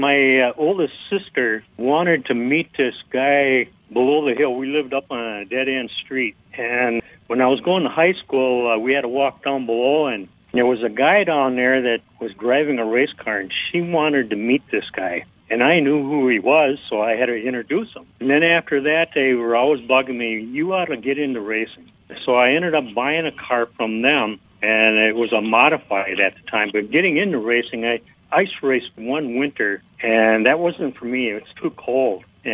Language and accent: English; Newport, Minnesota, United States; I grew up over in Newport, Minnesota